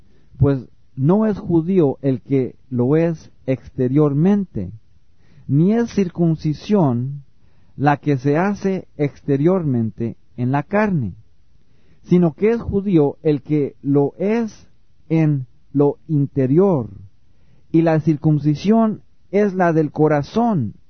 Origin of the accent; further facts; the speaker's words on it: Mexico City, Mexico; born there; Cuando yo nací en México, en el Distrito Federal, le dieron a mis padres una acta de nacimiento